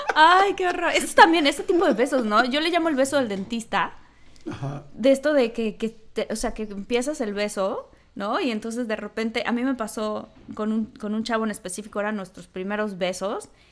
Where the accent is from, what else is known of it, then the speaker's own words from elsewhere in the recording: Mexico; Yo marco mi territorio como mexicana.